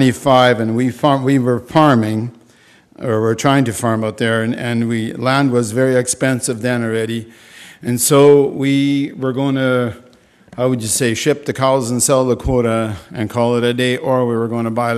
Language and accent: English; Winkler, Manitoba, Canada; Linda and I come from the Winkler area